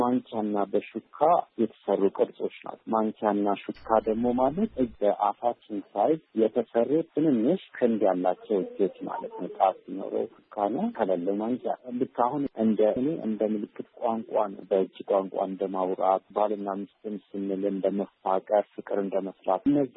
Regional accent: Addis Ababa, Ethiopia; born there; የተወለድኩት እዚሁ አዲስ አበባ ፒያሳ ዶሮ ማነቂያ ባለ አካባቢ ነው። በአገር ፍቅርና በዶሮ ማነቂያ ያለ ትንሽ ሰፈር ነው። ሹፌር ሰፈር ይባላል።

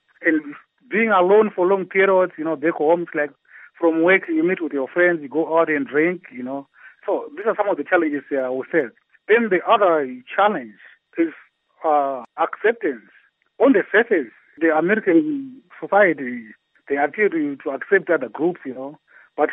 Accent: Masvingo, Zimbabwe; I grew up in Mafshingo, in the rural areas. I went to Murambwe School, its name, Mchakata Growth Point. You know, I'm still that person, you know. They say what? SRB, from rural background.

